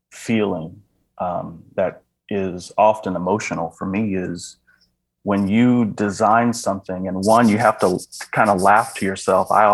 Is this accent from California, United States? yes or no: yes; Pomona, California, United States; No, I was born in Los Angeles, California, and then I was raised about 30 miles east of that in Pomona, California.